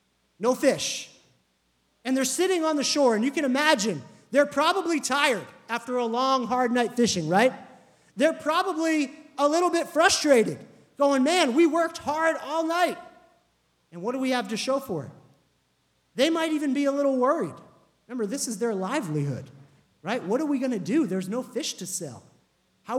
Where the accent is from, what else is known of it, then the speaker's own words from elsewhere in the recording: New Jersey, United States; now in New York City, United States; we've been in New York almost 11 years, which is kind of mind-blowing to me. I mean, we grew up in New Jersey, but I think that qualifies me as a New Yorker now.